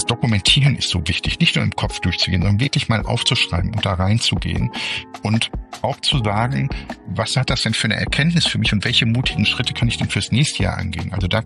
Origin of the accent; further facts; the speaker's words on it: Essen, North Rhine-Westphalia, Germany; herzliche Grüße aus meiner Heimatstadt Essen, der wunderschönsten Stadt im Ruhrgebiet